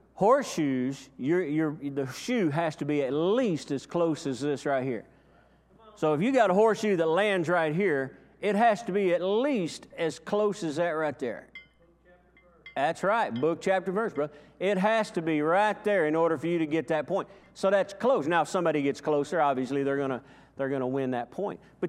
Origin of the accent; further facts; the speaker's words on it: Chicago, Illinois, United States; born there; I was born in Chicago. I don't really tell people that usually, but yeah, I know. But yeah, I was born in Chicago